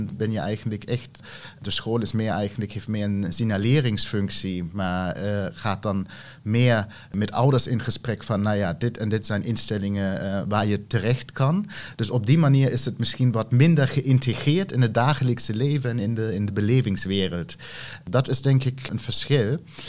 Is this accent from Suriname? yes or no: no; Germany; zeg ik zelf als Duitser